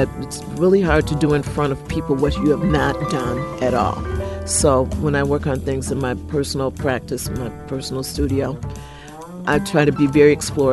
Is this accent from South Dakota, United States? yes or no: no; Detroit, Michigan, United States; I grew up in Detroit, and Detroit had such a great legacy of live music and great music in the schools, great public school music education.